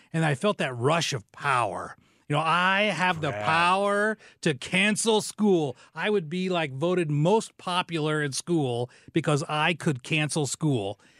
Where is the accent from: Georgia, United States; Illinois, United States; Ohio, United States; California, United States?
Illinois, United States; West Frankfort; my job was working at the little radio station in my hometown. And a little town south of Mount Vernon over in Illinois called West Frankfort.